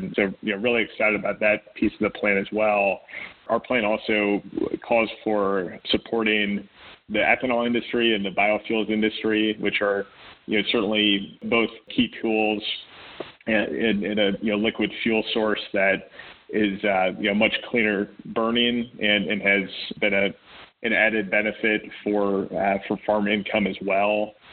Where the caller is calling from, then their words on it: Iowa, United States; And I'm calling in from Iowa.